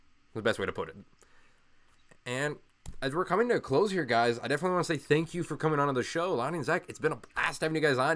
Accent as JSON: {"language": "English", "region": "Illinois", "country": "United States", "tie": "born or raised there", "said": "It's my Midwestern courtesy. Oh, that happens when you're born and raised in Illinois for a while."}